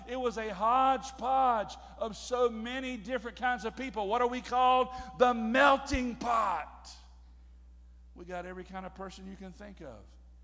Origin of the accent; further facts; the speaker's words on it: Hertford, North Carolina, United States; You know, I grew up in Hertford, North Carolina, a little town in Pequimans County.